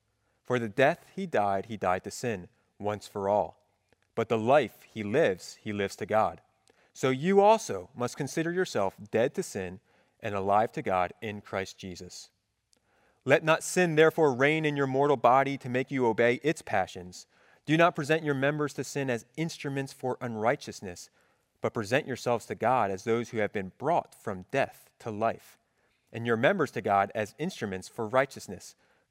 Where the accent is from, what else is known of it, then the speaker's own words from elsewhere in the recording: Philadelphia, Pennsylvania, United States; I grew up outside of Philadelphia as a Cowboys fan, and it was rough.